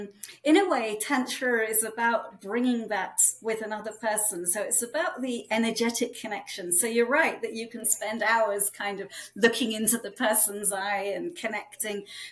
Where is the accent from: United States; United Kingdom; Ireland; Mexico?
United Kingdom; I'm British and we have, you know, the film No Sex Please, We're British. So I grew up in a household where sex just was not talked about.